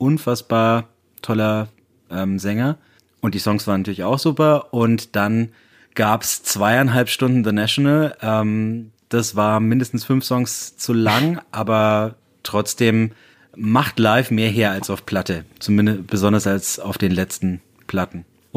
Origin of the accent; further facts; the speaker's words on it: Bayreuth, Bavaria, Germany; Bayreuth represent, meine Heimat.